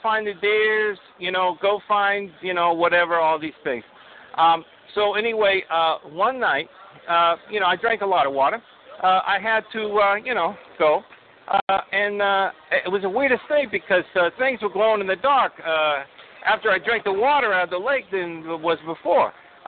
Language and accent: English; New York, United States; Philly? Get out of here. I'm from New York, please.